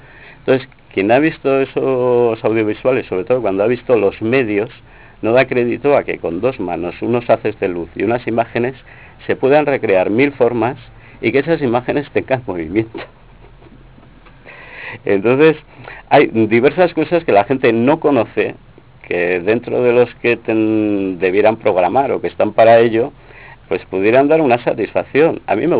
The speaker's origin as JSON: {"language": "Spanish", "town": "Pamplona", "region": "Navarre", "country": "Spain", "said": "Pues soy de Pamplona"}